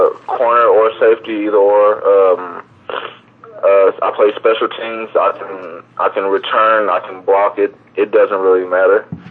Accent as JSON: {"language": "English", "town": "Dallas", "region": "Texas", "country": "United States", "said": "I was blessed with a little girl in 2008, and I'm from Dallas, so I was like, I'm stay here at TCU."}